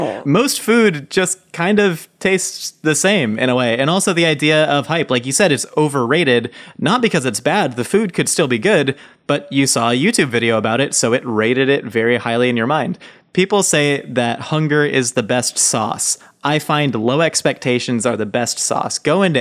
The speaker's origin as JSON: {"language": "English", "region": "California", "country": "United States", "said": "I'm also from SoCal, so I have no cultural reason for this"}